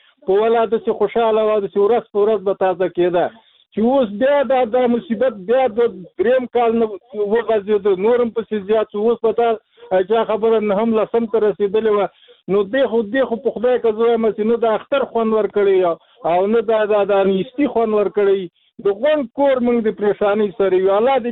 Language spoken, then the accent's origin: Pashto; Afghanistan; موږ خو افغانان یو، موږ خو د دې وطن خلک یو.